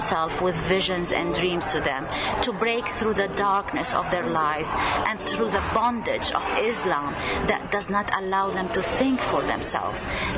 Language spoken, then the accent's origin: English; Lebanon; I grew up in Lebanon and the Middle East, and the war started in Lebanon in 1975. I was 7 years old. I didn't know the difference between Christians or Muslims. I grew up in a Christian home.